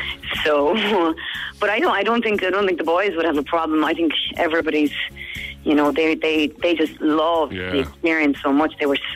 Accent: Kerry, Munster, Ireland; now in United Kingdom; That's where I'm from Kerry, so I'm gonna go home to Kerry and try and chill out for a while

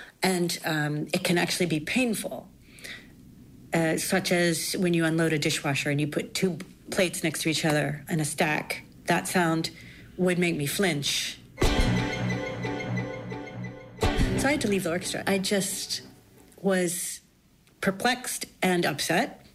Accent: Charlottesville, Virginia, United States; I play the violin. I'm from Charlottesville, Virginia.

